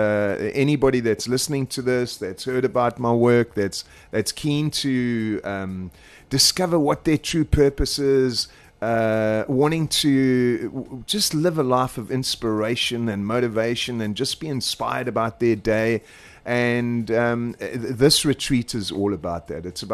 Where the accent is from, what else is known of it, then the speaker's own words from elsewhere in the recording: Newcastle, KwaZulu-Natal, South Africa; also born or lived in Pietermaritzburg; I'm a KZN boy. I was born in Pietermaritzburg, grew up in Newcastle.